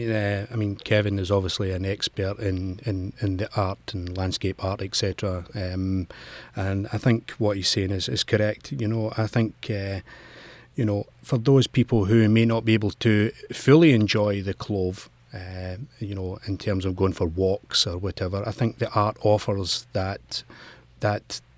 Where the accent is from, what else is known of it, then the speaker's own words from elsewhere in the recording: Scotland, United Kingdom; Now, as I'm sure you can tell, I'm from Scotland.